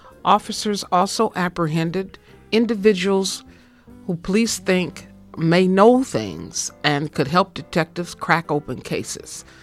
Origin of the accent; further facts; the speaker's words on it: Indianapolis, Indiana, United States; Since I grew up in Indianapolis and I go back frequently, I've noticed what neighborhoods I'm a little bit of afraid